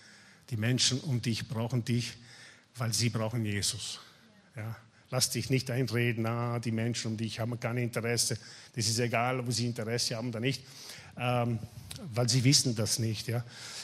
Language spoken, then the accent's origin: German; Austria; Ich bin auch ein Europäer, ich bin auch Österreicher, ich bin auch lange unterwegs hier.